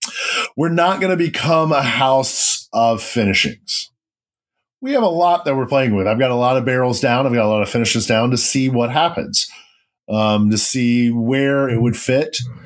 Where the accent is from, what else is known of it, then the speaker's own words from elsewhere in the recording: Tennessee, United States; also born or lived in Kentucky; I've known a lot of those guys growing up in Tennessee and living in Kentucky for a while.